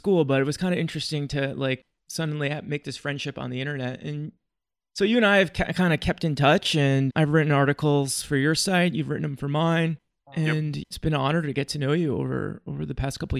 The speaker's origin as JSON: {"language": "English", "town": "Portland", "region": "Oregon", "country": "United States", "tie": "born or raised there", "said": "People visiting my hometown of Portland, Oregon often ask me if I have any recommendations of cool things to do."}